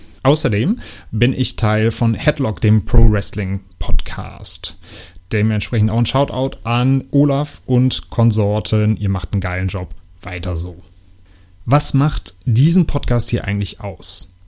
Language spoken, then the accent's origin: German; Cologne, North Rhine-Westphalia, Germany; Ich komme aus Kölle